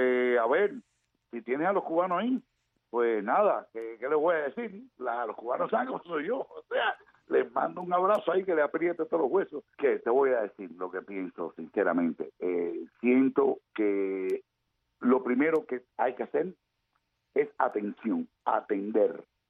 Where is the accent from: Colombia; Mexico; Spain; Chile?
Colombia; Sí, pero yo vengo de Colombia.